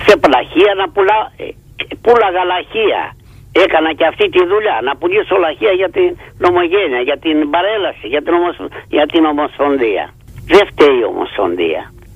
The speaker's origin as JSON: {"language": "Greek", "country": "Greece", "said": "είμαστε Έλληνες"}